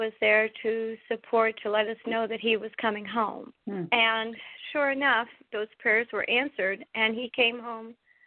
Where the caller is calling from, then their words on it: Harrisburg, Pennsylvania, United States; also born or lived in Anna Maria; I'm calling from Harrisburg, Pennsylvania. I miss being in Anna Maria. It's one of my hometowns.